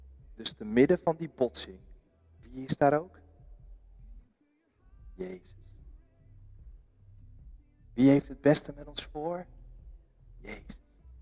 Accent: Putten, Gelderland, Netherlands; Laatst in ons dorp, ik kom uit Putten, was er een begrafenisstoet.

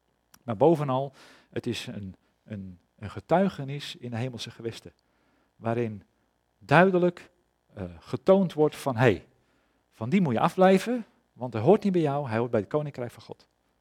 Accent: Netherlands; Als ik zeg van ik ben Nederlander. Nou, misschien dat jullie dat wel geloven. Ik spreek redelijk Nederlands. En ik kom hier vaak. Dus ik zal wel ergens in de buurt wonen.

